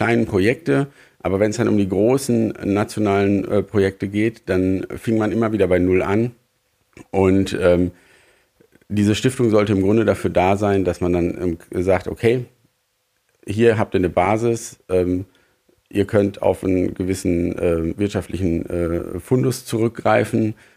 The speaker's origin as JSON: {"language": "German", "town": "Bielefeld", "region": "North Rhine-Westphalia", "country": "Germany", "said": "ich komme aus Bielefeld"}